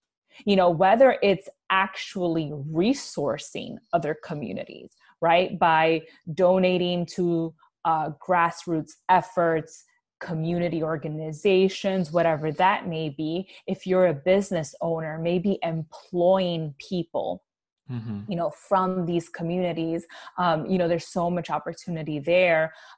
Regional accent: Bronx, New York, United States; growing up in the Bronx in the 90s

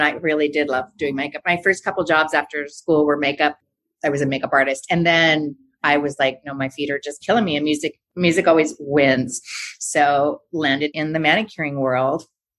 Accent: Arizona, United States; But to back up, I grew up in Arizona.

